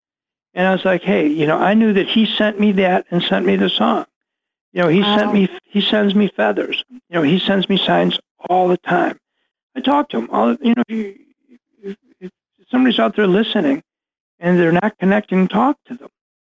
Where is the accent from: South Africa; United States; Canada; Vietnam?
United States; Buffalo, New York; I have a Buffalo Bills chair. I grew up in Buffalo.